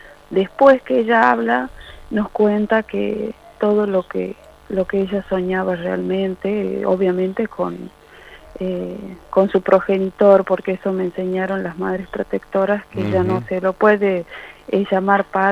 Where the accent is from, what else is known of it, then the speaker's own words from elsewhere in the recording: Apolinario Saravia, Salta, Argentina; Esto, nosotros somos de Apolinario Saravia.